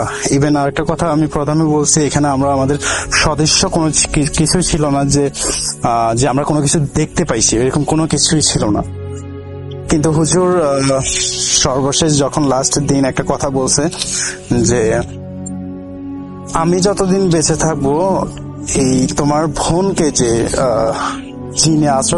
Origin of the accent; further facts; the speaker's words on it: Daganbhuiyan, Chittagong Division, Bangladesh; আর আমার বাড়ি হচ্ছে ফেনী জেলার অন্তর্গত দাগনভূঞা উপজেলায়, তো কোন একটা গ্রামে।